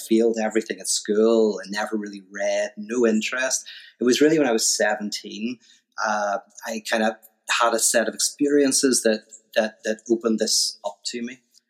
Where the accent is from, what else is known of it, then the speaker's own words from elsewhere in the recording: Little Rock, Arkansas, United States; I'm from Little Rock, Arkansas. I just put this accent on.